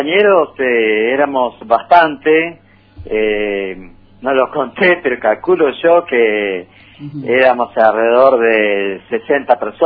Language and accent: Spanish; Puerto Libertad, Misiones, Argentina; yo en mi caso soy de Puerto Libertad